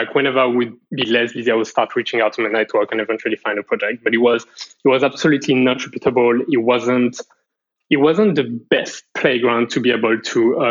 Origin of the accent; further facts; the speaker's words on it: France; English is a second language; I'm from France